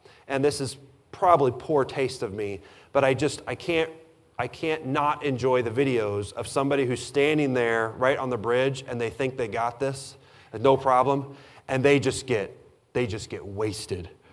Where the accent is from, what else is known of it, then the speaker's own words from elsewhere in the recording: Missouri, United States; Growing up outside St. Louis, Missouri, there was a Six Flags right there